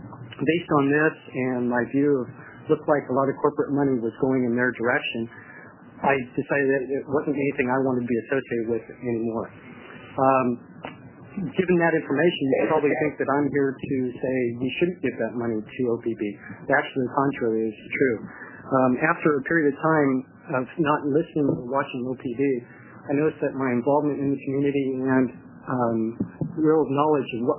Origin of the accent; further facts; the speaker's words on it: Beaverton, Oregon, United States; I'm from Beaverton.